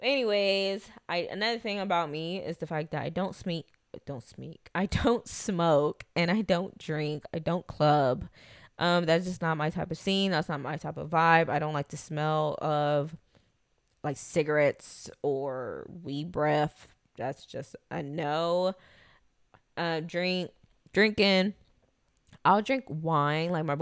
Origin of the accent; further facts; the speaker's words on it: Los Angeles, California, United States; moved away as an adult; now in Texas, United States; So for starters, I was born and raised in Los Angeles. I left LA August of 2022 because my boyfriend and I was like, look, you know, we should move to Texas.